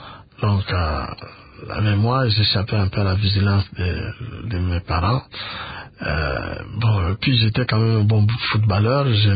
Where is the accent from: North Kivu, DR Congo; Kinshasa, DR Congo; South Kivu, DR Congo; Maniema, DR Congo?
Kinshasa, DR Congo; also born or lived in Lubumbashi; Je suis venu à Kinshasa une année après ma naissance. Parce que je suis né à Lubumbashi.